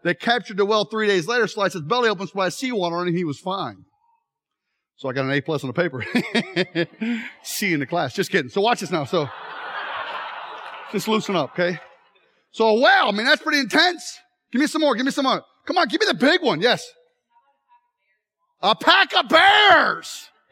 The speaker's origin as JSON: {"language": "English", "region": "Ohio", "country": "United States", "said": "I am from Ohio. Why are you making fun of me? That's horrible. Ohio rocks."}